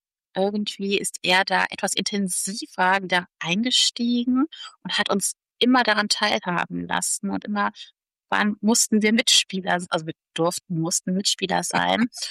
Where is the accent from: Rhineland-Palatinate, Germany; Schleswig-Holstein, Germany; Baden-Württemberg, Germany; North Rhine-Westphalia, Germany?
North Rhine-Westphalia, Germany; Cologne; Wir kommen aus der Gegend, wir kennen jede Kathedrale, die darin abgebildet ist. Wir haben sie selber gesehen, besucht. Unsere Kinder sind in Köln geboren.